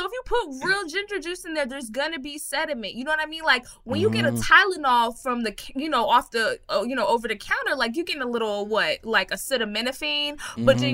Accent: Texas, United States; I'm from Texas.

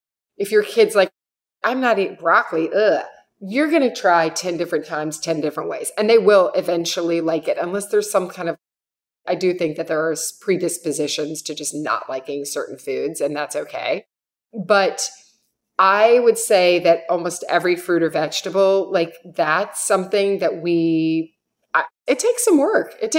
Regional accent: Kentucky, United States; I'm from Kentucky. My grandparents were into farming, growing their own food.

